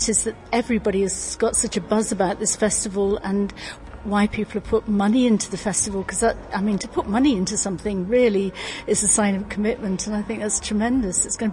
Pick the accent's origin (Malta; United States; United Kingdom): Malta; I grew up in Malta, so we've got an awful lot in common.